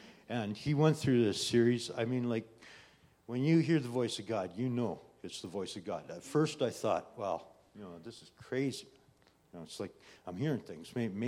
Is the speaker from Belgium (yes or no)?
no; British Columbia, Canada; now in Red Deer, Canada; Now, I come from Vancouver Island, and I live out in the middle of Hickville, you know.